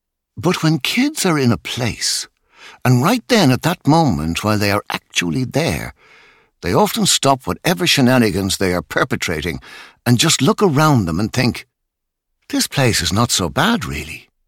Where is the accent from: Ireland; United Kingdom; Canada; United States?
Ireland; It is because we are from Ireland, and this is a magical place.